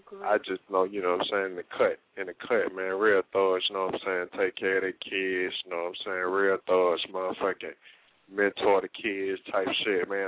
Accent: Atlanta, Georgia, United States; where I'm from, man, I'm from the West End, Cascade, part of Atlanta, man

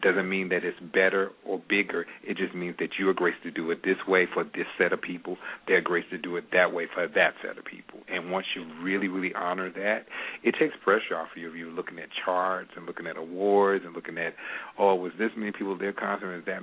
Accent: Gastonia, North Carolina, United States; I mean, I grew up in Gastonia, North Carolina, like a suburb of Charlotte.

